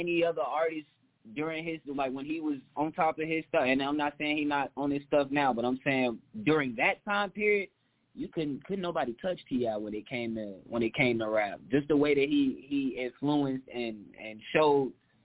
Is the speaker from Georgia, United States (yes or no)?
yes; Atlanta, Georgia, United States; I am from Atlanta, Georgia. Grady baby, to be exact. I was born there at Grady. So definitely an Atlanta native.